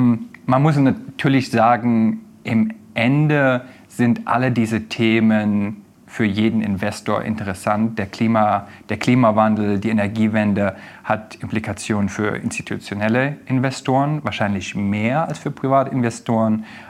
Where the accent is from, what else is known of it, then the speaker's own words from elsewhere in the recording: Berlin, Germany; now in United States; Ich bin ursprünglich Berliner, bin aber seit fast 12 Jahren in den Vereinigten Staaten